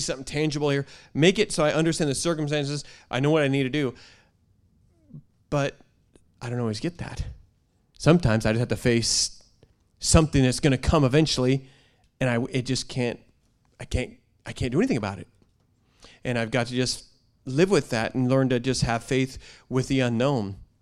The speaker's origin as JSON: {"language": "English", "region": "Northwest", "country": "United States", "said": "I remember I was going out to pray one night in Indiana, and I was from the Northwest"}